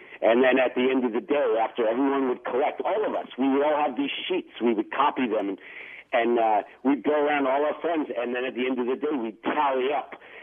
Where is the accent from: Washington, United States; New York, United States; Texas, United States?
New York, United States; New York City; I grew up in Queens, you know, in New York City, and we were still very much the minority.